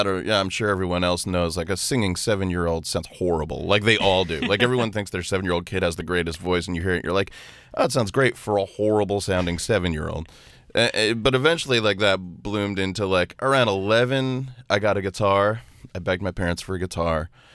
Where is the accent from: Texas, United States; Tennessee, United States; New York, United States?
New York, United States; when I was a little kid, I used to be in like musicals and stuff, growing up in New York